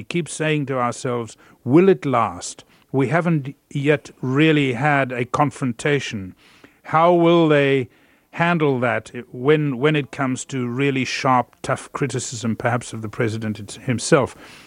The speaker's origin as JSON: {"language": "English", "country": "South Africa", "lives_now": "London, United Kingdom", "said": "I can stand up and proclaim with pride that I am a South African. Before, I had no wish to identify with the country at all. I'm in London at the moment"}